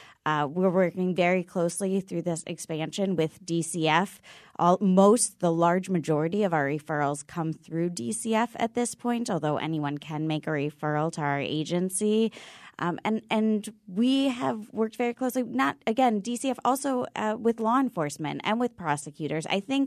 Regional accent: Washington, District of Columbia, United States; now in Connecticut, United States; So I come from Washington, D.C., and Connecticut is nationally leading this effort

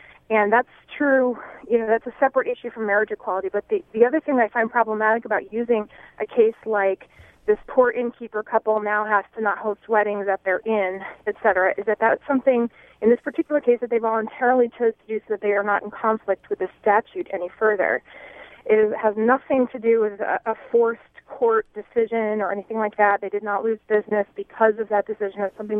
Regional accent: Vermont, United States; I happen to be from the town in Vermont where the Wildflower Inn case took place. That's my hometown.

